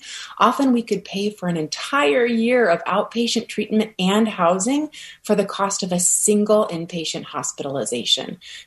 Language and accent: English; Rhode Island, United States; even in my home state of Rhode Island